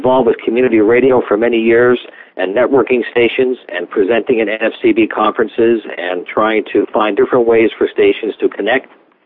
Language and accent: English; New York City, New York, United States; now in Storrs, United States; Growing up in the New York City area, I kind of grew up and cut my teeth on WBAI.